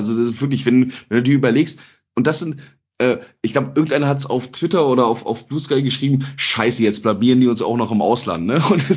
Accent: East Germany, Germany; einmal Zone, immer Zone, und ich weiß, ich komme aus der Zone, insofern.

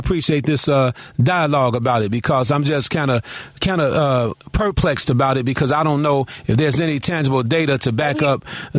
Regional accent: Chicago, Illinois, United States; I love the Dallas Cowboys, but you know, I'm here in Chicago, my hometown, so the Chicago Bears are on my mind.

